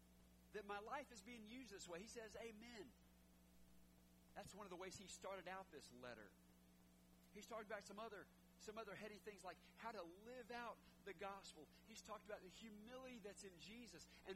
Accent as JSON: {"language": "English", "region": "the South", "country": "United States", "said": "well, I'm from the South, so I'd say y'all"}